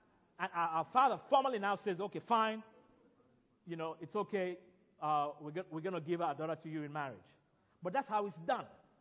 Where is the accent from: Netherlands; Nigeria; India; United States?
Nigeria; I'm from Nigeria.